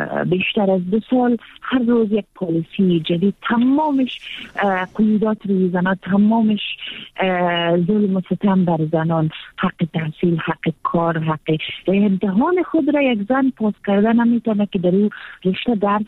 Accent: Afghanistan; ما زن هستیم، ما در جامعه افغانستان به دنیا آمدیم، بزرگ شدیم

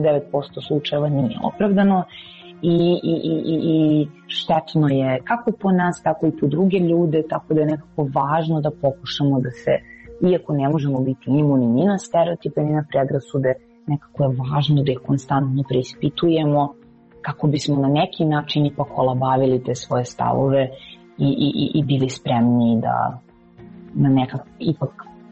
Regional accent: Serbia; ja sam Srpkinja

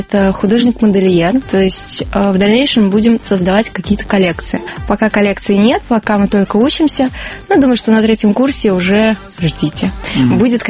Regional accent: Kazan, Tatarstan, Russia; Мин Татарстан бик яратам. Мин Казан кызы. I'm from Kazan. I like Kazan. I like Татарстан. I'm from Russia.

